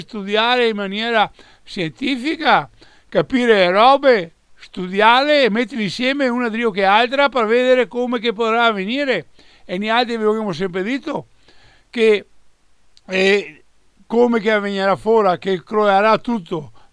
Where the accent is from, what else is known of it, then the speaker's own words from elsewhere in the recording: Veneto, Italy; anche se siamo veneti